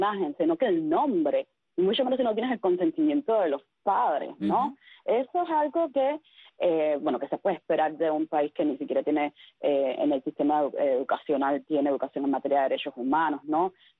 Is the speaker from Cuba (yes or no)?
yes; Cuba; yo siempre voy a ser ciudadana cubana